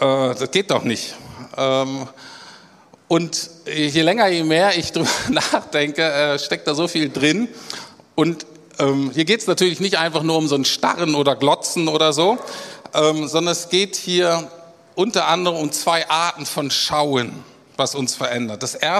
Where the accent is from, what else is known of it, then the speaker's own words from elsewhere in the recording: Bremen, Germany; wie ich aufgewachsen bin als guter Norddeutscher, ich bin Bremer und nicht so wie in Berlin, ne, wo man, in Bremen sind fast alle Werder-Fans.